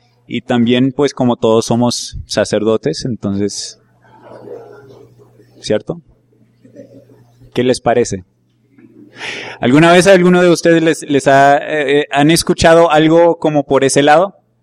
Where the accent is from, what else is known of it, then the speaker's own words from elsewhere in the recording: Colombia; siendo colombiano, viviendo acá, pues uno debe conocer esos lugares